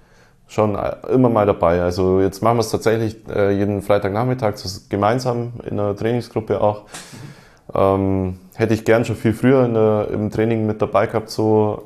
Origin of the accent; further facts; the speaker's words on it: Esslingen, Baden-Württemberg, Germany; wie in meinem Heimatort in Esslingen auch